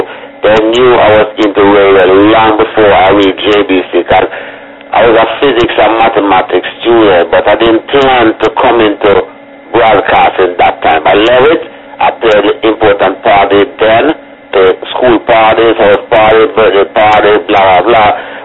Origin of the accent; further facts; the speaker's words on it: Port Antonio, Portland, Jamaica; I was born in Port Antonio in Jamaica, and from early age I was interested in music.